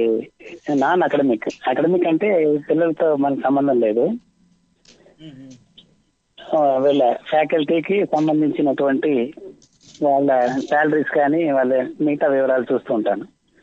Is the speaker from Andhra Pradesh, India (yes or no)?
yes; Srikalahasti, Andhra Pradesh, India; నా చిన్నతనం అంతా శ్రీకాళహస్తిలోనే.